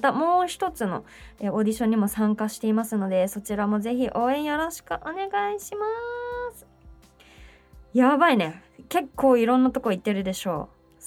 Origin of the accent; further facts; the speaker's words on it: Saitama, Japan; 私は地元の埼玉スーパーアリーナで